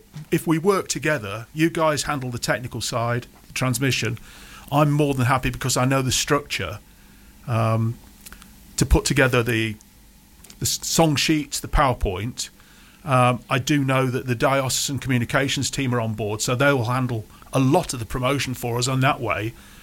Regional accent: England, United Kingdom; I came from the Midlands down to the island last year

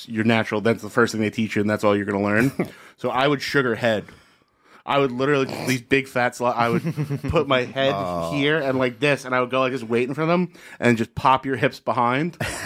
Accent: Secaucus, New Jersey, United States; because I grew up in Secaucus, which is in between Jersey City and North Bergen.

